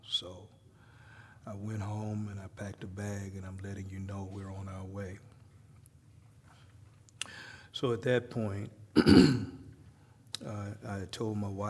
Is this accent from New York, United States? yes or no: no; Monroe, Louisiana, United States; We're from Monroe, Louisiana. And that's about a 90-minute drive.